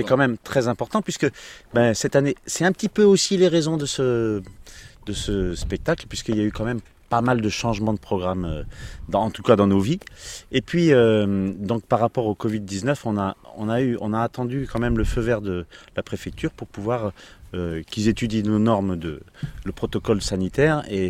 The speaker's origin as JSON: {"language": "French", "region": "Brittany", "country": "France", "said": "Moi, je suis breton"}